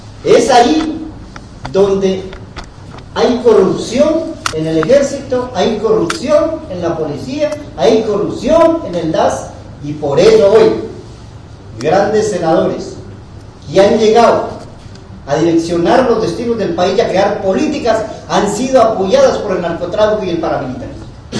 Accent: Colombia; Pues también hay que perseguirse porque quien mete los dólares y los euros no somos los colombianos.

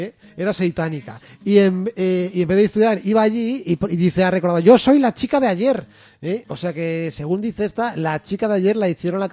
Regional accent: Valencian Community, Spain; que somos valencianos y ya está.

